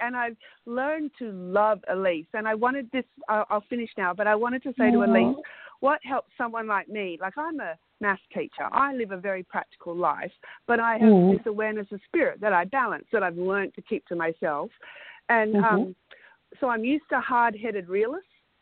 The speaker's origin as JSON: {"language": "English", "region": "Western Australia", "country": "Australia", "said": "I'm from Western Australia."}